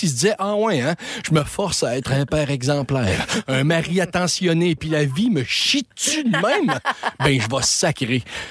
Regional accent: Quebec, Canada; accent: Gaspésien; Mon accent gaspésien était pas prêt, moi, là.

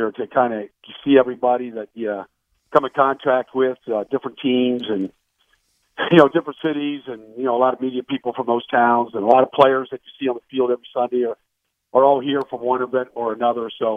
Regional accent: Massapequa, New York, United States; one of them is a good friend of mine from my hometown of Massapequa, Long Island.

